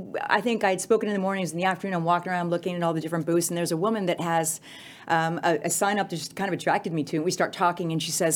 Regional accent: Pittsburgh, Pennsylvania, United States; now in New York City, United States; I came up from Pittsburgh, Pennsylvania to New York City wearing white granny boots in New York City.

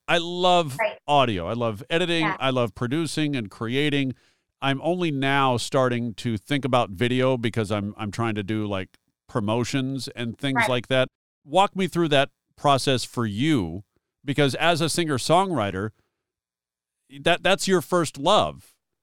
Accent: Covina, California, United States; See, I grew up in Covina, so it was already a trek just to get to Hollywood.

